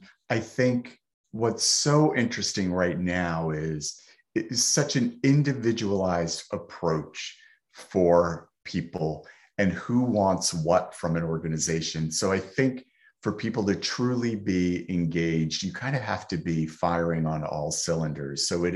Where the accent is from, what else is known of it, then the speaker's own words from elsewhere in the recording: Yonkers, New York, United States; Yeah, grew up in Yonkers.